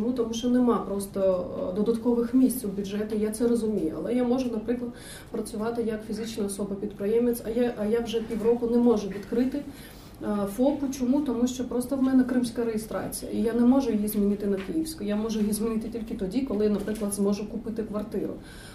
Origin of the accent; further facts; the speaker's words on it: Crimea, Ukraine; Наприклад, я є кримчанка